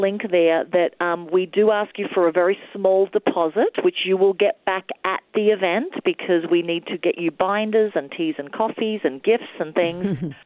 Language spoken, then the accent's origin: English; Melbourne, Victoria, Australia; one in Australia, my hometown of Melbourne.